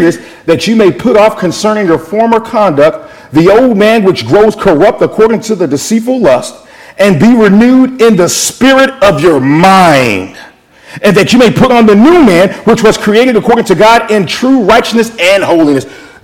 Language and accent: English; New York City, New York, United States; born there; I was born in 1980. I was born in Bronx, New York.